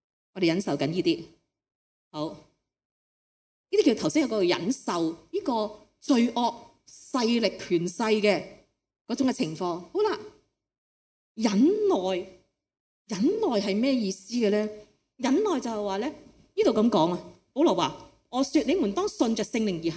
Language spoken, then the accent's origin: Cantonese; Hong Kong; 我哋作为香港人咧，工作时间好长啊